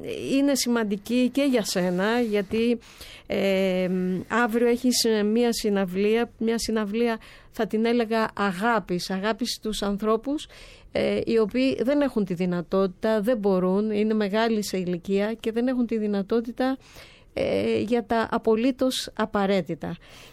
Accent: Crete, Greece; θα με ταξιδέψει λίγο στην πατρίδα μου την Κρήτη

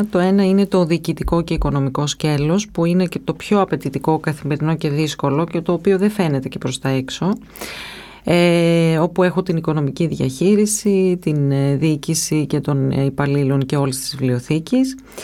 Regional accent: Florina, Western Macedonia, Greece; Κατάγομαι από τη Φλόρινα

